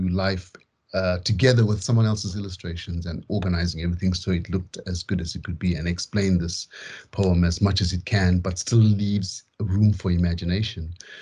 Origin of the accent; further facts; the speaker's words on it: Zimbabwe; when I was growing up in Zimbabwe